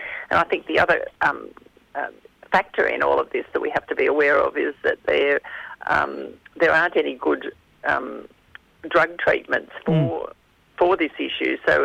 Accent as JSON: {"language": "English", "town": "Canberra", "region": "Australian Capital Territory", "country": "Australia", "said": "Yes, and we experienced here in Canberra. I'm from Canberra"}